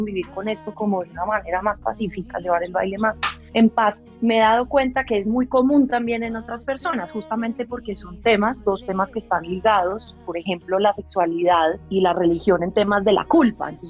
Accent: Manizales, Caldas, Colombia; Yo vivía en Manizales, soy de Manizales, en ese entonces vivía ahí

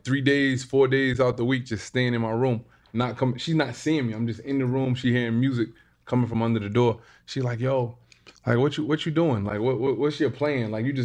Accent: Newburgh, New York, United States; I had a performance in my hometown in Newburgh, right?

